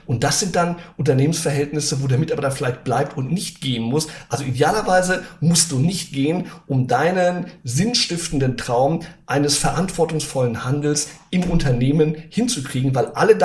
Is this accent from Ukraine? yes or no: no; Brazil; Ich bin in Brasilien groß geworden und da habe ich immer alles, was mich da in dem Sitio, in den Bergen umtrieben hat, aufgeschrieben.